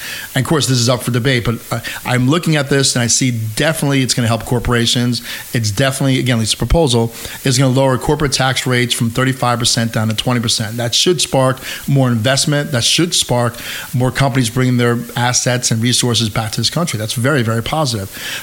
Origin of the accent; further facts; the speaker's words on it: Montrose, New York, United States; I'm from the area, live in the area my whole life. Actually, I grew up in Montrose, went to Hendrick Hudson High School.